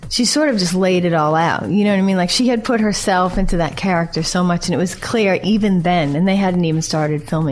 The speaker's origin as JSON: {"language": "English", "town": "Boston", "region": "Massachusetts", "country": "United States", "said": "The only problem I have with … is because I say … because I'm from Boston."}